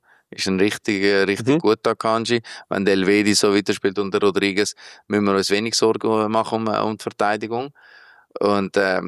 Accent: Switzerland

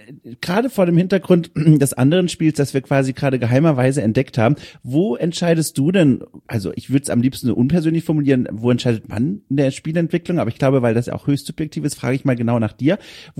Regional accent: Wertheim, Baden-Württemberg, Germany; Ach, das ist ja bei mir in der Ecke. Ich komme Wertheim am Main, da komme ich her.

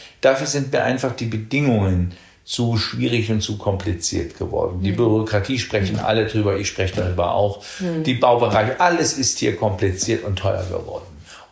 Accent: Bremen, Germany; Ich komme ja aus Bremen, Hannover, Bremen, die Ecke.

